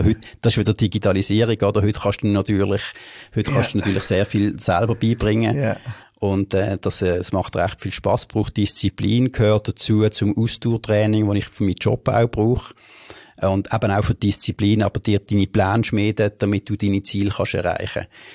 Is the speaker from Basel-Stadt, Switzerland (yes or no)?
yes; Basel, Basel-Stadt, Switzerland; ich bin mal ursprünglich in der Gundeliklicken aufgewachsen, wenn ich alles in Gundeli gemacht habe.